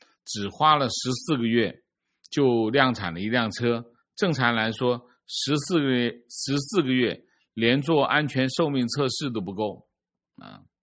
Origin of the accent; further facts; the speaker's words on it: Zhongshan, Guangdong, China; 我是中山人